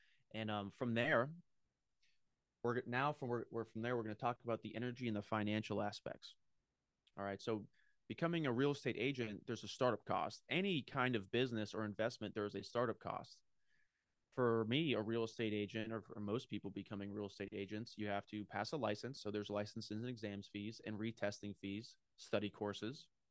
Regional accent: New England, United States; I grew up in New England, and there's a lot of beautiful real estate up there.

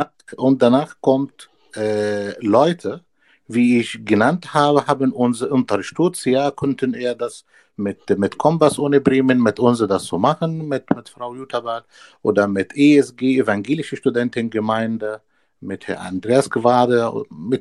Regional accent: Egypt; ich komme ursprünglich aus Ägypten

